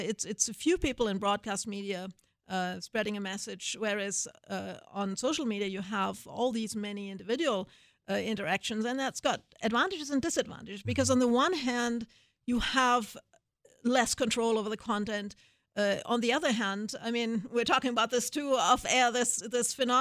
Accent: Germany; I'm from Germany, and so I always have plenty of bad examples of propaganda from the 1930s and early 40s in Germany.

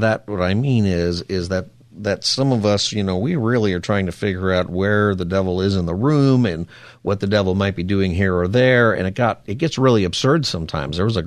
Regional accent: Palmdale, California, United States; I grew up here in Palmdale, which is a good place to be from.

